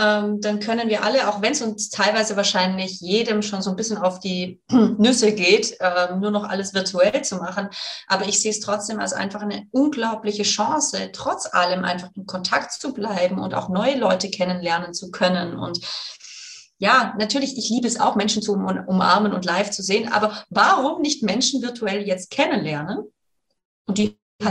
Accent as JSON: {"language": "German", "region": "Baden-Württemberg", "country": "Germany", "tie": "born there", "accent": "Swabian", "said": "ich bin übrigens gebürtige Schwäbin, das heißt, ich muss das jetzt Schwäbisch schwätzen."}